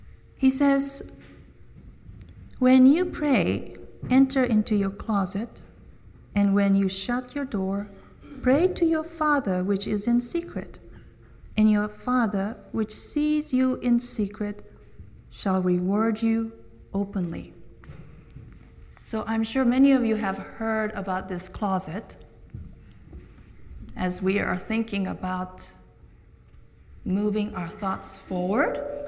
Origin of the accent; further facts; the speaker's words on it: Japan; I'm from Japan. I have a background in Buddhism and Shintoism, and we like to think metaphysically, spiritually, but not belonging to a certain institution.